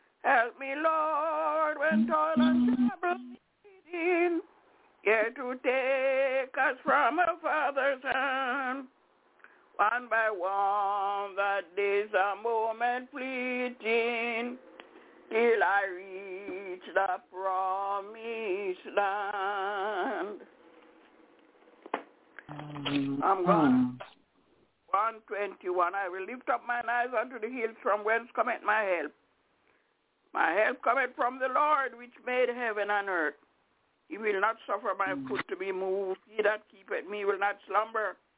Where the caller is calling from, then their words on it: Albany, New York, United States; I'm calling from Albany, upstate New York.